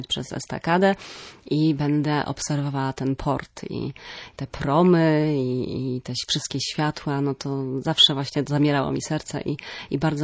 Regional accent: Gdynia, Pomeranian Voivodeship, Poland; Ja wychowałam się na Chwarznie w Gdyni

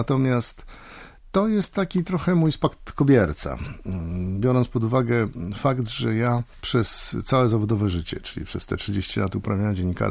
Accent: Świętokrzyskie Voivodeship, Poland; My pochodzimy spod Gór Świętokrzyskich

